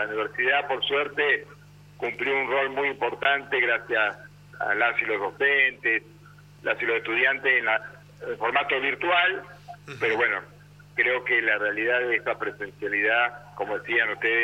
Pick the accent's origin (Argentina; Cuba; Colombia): Argentina; General Pico, La Pampa; also born or lived in Santa Rosa; Yo soy... Pampeano, nacido en Pico y ciudadano de Santa Rosa.